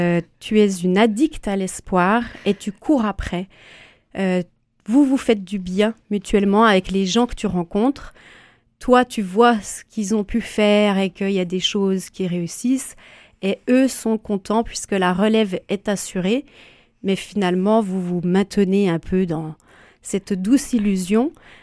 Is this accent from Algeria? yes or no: no; Bourgogne-Franche-Comté, France; on proposait des campements dans le Jura, la région d'où je viens, d'où mon petit accent pour les auditeurs de cette région.